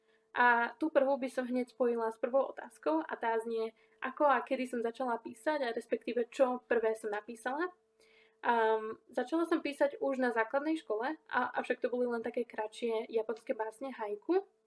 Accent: Košice, Košice Region, Slovakia; pochádzam z Košíc a pracujem v redakcii časopisu

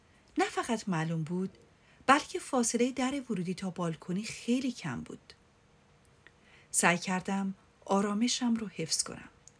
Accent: northern Iran, Iran; یاد ایستگاه های اتوبوس و شهر خودمون تو شمال ایران افتادم که اصلا فضای خوبی نبود

